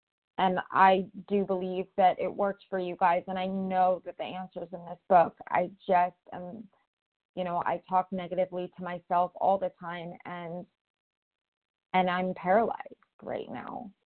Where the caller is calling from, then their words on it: California, United States; I'm calling from California.